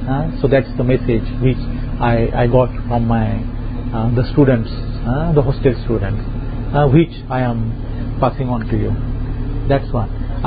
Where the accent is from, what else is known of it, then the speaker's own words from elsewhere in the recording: India; though I am coming from India, though my brothers and sisters are here